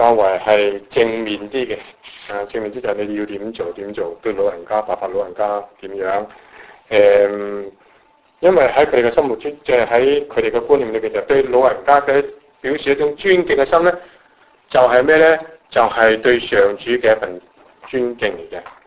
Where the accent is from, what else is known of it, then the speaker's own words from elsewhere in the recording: China; 他好像我们中国人呢有一些叫做什么招魂